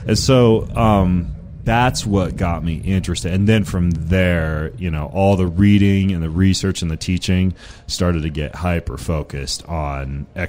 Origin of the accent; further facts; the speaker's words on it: Lewiston, Idaho, United States; I grew up in Lewiston, Idaho.